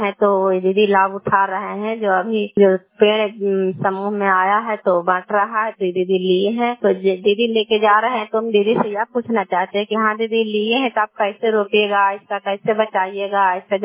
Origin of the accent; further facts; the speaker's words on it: Kalyanpur, Bihar, India; देवी घर कल्याणपुर वाली बेलछी पंचायत प्रखंड चांदी जिला लरना का निवासी हूँ।